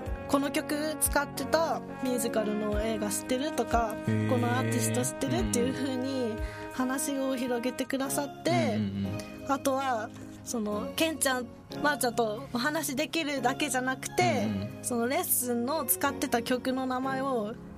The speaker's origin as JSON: {"language": "Japanese", "region": "Kansai", "country": "Japan", "said": "関西出身なので、うん、関西弁の役はやったことないんですけど"}